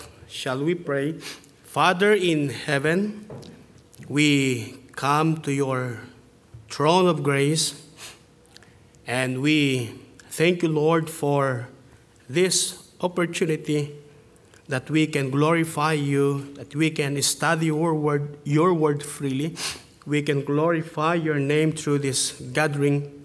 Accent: Philippines; English is a second language; So it is so hard for me as a Filipino to go here in your country.

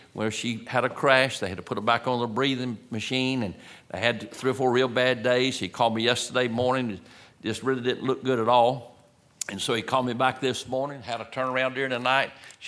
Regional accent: United States; But my dear friend, I'm glad that I'm an American.

